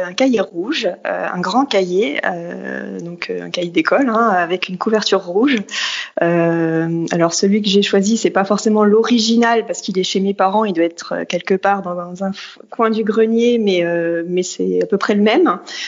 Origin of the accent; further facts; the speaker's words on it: Hauts-de-France, France; je suis du nord de la France, donc une petite ville à côté de Dunkerque. Voilà, donc j'ai grandi au bord de la mer du Nord, voilà, dans une maison avec un jardin. J'étais tout près de la plage.